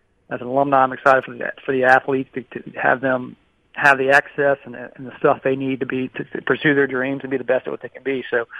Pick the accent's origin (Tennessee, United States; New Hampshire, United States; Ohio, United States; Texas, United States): Tennessee, United States; Nashville; host an event in Nashville, you know, obviously growing up here, never having a PGA Tour event in my hometown